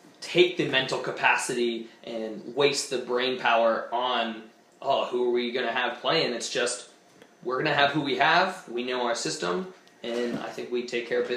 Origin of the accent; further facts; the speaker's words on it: Pittsburgh, Pennsylvania, United States; So going to Pittsburgh, for me, my hometown, it was a big deal because I played for the Thunderbirds.